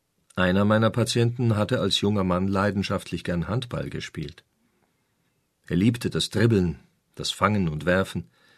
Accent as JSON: {"language": "German", "country": "Serbia", "said": "In Serbien, wo ich herkomme, ist es normal, dass man von der Familie gepflegt wird."}